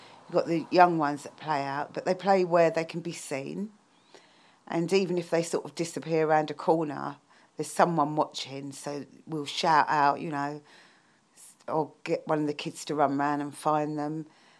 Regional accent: Sydenham, London, United Kingdom; I live in London, in southeast London, and I was brought up in Sydenham

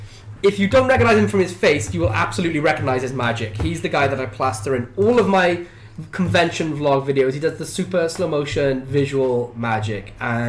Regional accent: Wales, United Kingdom; I'm Welsh.

